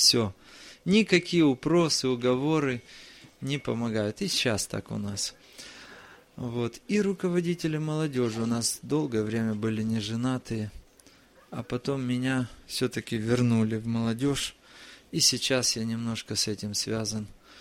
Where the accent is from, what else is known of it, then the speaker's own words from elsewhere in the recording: Chișinău, Moldova; also born or lived in Russian Far East; Я из Кишинева, из Молдавии. Там служение совершаю, там вырос из детской группы и так дальше. Хотя родился далеко-далеко на Дальнем Востоке.